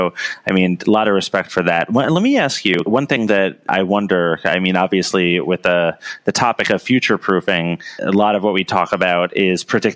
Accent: New York, United States; You know, as a New Yorker, yeah, it's funny.

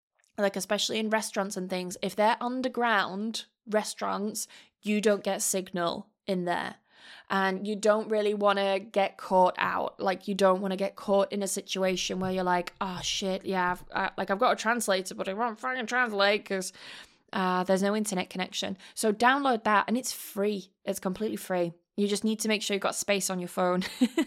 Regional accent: United Kingdom; now in Spain; for me, as a Brit, seeing people actually being fucking nice and being polite, it was like, this is really nice.

